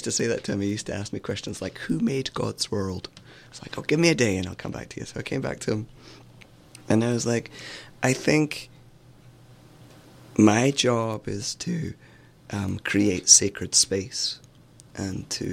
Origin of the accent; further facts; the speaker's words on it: Scotland, United Kingdom; So I'm Scottish